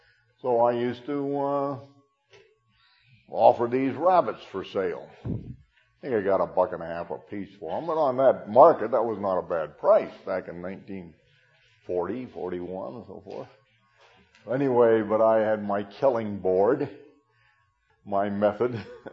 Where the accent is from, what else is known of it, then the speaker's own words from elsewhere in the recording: Arkansas, United States; You didn't even know I came from Arkansas, probably, just a hillbilly. I don't wear a straw hat, but on the other hand, I am an Arkansas hillbilly.